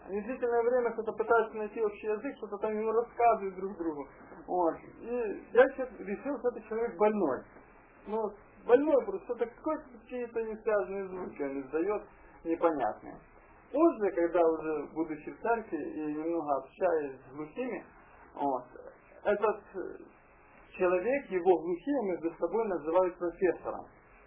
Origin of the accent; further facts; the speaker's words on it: Uman, Cherkasy Oblast, Ukraine; Я сам из Черкасской области, город Умань